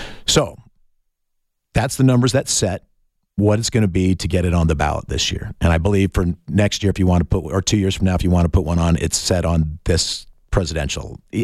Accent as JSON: {"language": "English", "region": "California", "country": "United States", "tie": "born or raised there", "moved": "as an adult", "lives_now": "Arizona, United States", "said": "I grew up in California until I was 18, an Orange County Republican in California."}